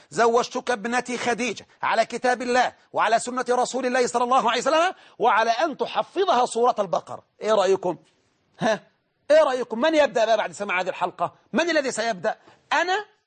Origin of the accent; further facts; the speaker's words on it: Egypt; طبعا هذا عندنا في مصر، وإن كان الحمد لله قل الآن